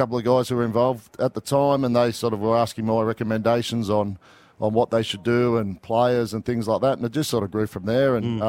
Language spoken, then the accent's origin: English; Sunshine Coast, Queensland, Australia; relocated back to my hometown, which is the Sunshine Coast.